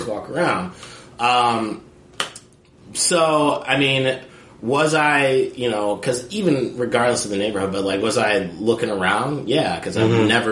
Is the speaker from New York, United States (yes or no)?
yes; Binghamton, New York, United States; I grew up in Binghamton, which, you know, I have a joke about it, but it's 85% white, 15% you people.